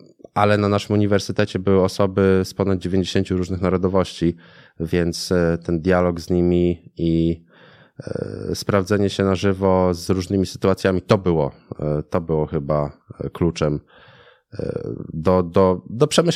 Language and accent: Polish; Lębork, Pomeranian Voivodeship, Poland; Ja pochodzę z Lęborka, takiego miasta na Pomorzu.